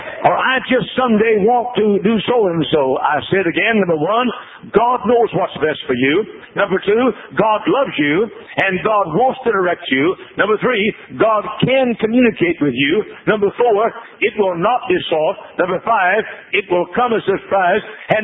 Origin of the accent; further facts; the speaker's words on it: Dallas, Texas, United States; born or raised there